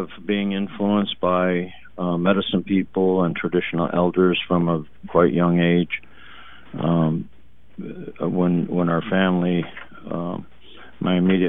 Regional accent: Portland, United States; Portland is my hometown, so to speak

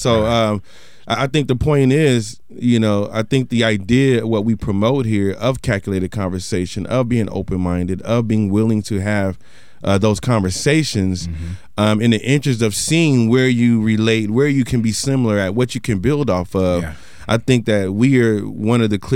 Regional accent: Portland, United States; You just from San Diego, I'm just from Portland, and that's all I need to know.

